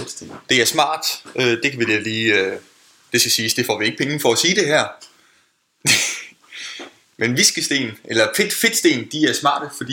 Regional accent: Aarhus, Central Denmark Region, Denmark; also born or lived in Roskilde; now in Copenhagen, Denmark; Jeg er jo fra Aarhus. Har boet i Aarhus i min ungdom. Flyttet til Roskilde. Tog min gymnasielle uddannelse der. Også min folkeskoleuddannelse i virkeligheden. Nu bor jeg i København. På Amager.

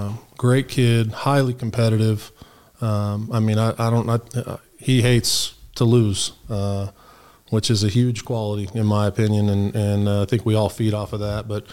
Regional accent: California, United States; To be honest, I'm so from Southern California. Eclectic.

